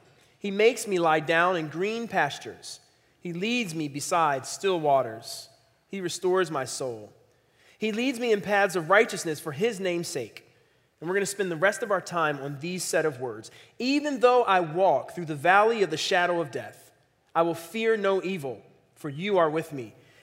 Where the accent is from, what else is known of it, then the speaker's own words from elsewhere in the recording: Philadelphia, Pennsylvania, United States; I'm from Philly. And in Philly, we would say, that'll preach.